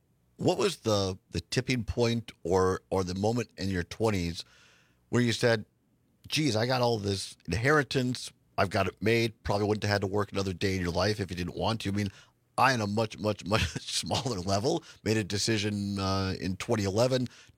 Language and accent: English; Wisconsin, United States; You were so gracious as to come out to my hometown in southwest Wisconsin.